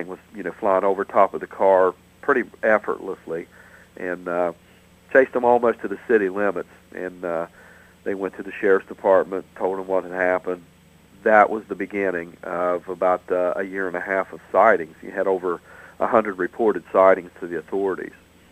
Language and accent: English; Point Pleasant, West Virginia, United States; I grew up in Point Pleasant. As a matter of fact, I lived about four or five doors down from the people who saw it first.